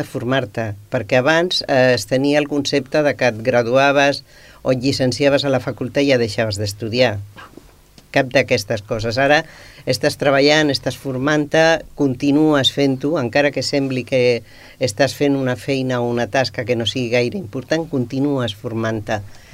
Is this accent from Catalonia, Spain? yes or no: no; Alcúdia de Guadix, Andalusia, Spain; born there; Jo vaig néixer a la província de Granada, un poblet que es diu Alcúdia de Guadix